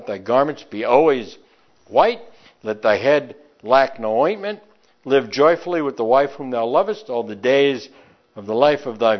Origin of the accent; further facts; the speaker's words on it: New York, United States; accent: New York; My New York accent attacked me for a moment.